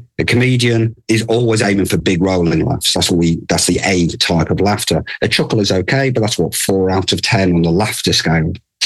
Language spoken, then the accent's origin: English; England, United Kingdom; As an Englishman, we've got a long-running rivalry with our neighbour, France.